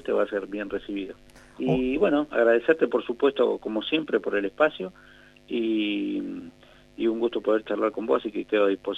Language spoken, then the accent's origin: Spanish; Argentina; absolutamente somos distintos los argentinos